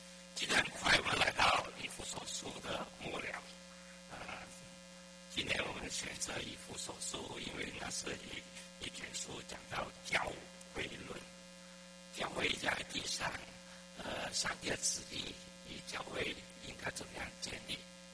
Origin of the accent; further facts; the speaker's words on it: China; 家庭，我们中国人有一个本领，把一些东西扫在放在那地毯底下，不要谈。